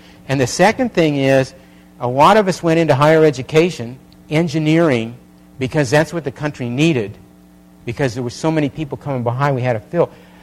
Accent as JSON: {"language": "English", "town": "Chicago", "region": "Illinois", "country": "United States", "tie": "born there", "said": "Whoever thought I was born in Chicago, I never wanted to go back to Chicago."}